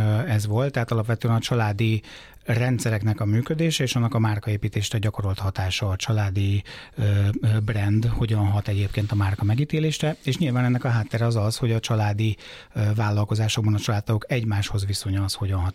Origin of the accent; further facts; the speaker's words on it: Zamárdi, Somogy, Hungary; Egyébként egy Budapest környéki településen élek az agglomerációban, de van balatoni kötődésem, nem is kevés, ugyanis én gyakorlatilag az egész gyerekkoromat a Balatonon töltöttem, praktikusan Zamárdiban, tehát a déli parton.